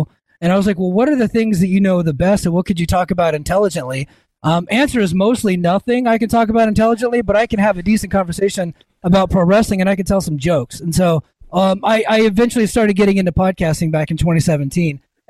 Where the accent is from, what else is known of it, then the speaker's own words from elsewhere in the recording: California, United States; I'm definitely not Jewish, and I'm from California.